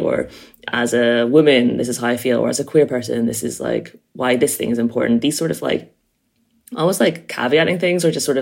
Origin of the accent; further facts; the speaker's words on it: Ireland; Like I can write about being mixed race, but I can also write about being Irish.